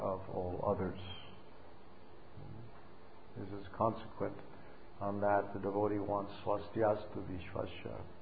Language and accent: English; United States; I look at the color of my skin. I'm an American guy, you know.